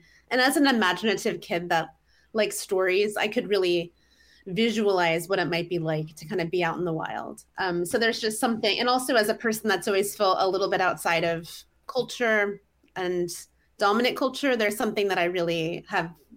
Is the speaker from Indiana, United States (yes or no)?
yes; Indiana, United States; And, you know, I'm from the Midwest, from Indiana, where you can't even go outside in January. At least as a kid, it was always snowy.